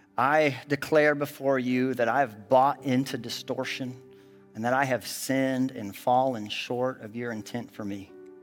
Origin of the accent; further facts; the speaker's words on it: Midwest, United States; Growing up in the Midwest, I didn't get to see the ocean until I was 13 years old.